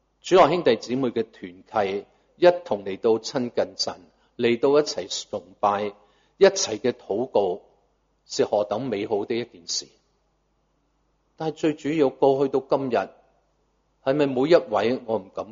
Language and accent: Chinese; Hong Kong; 我们大部分在这里的在座都是在香港成长长大，一个这么繁华的城市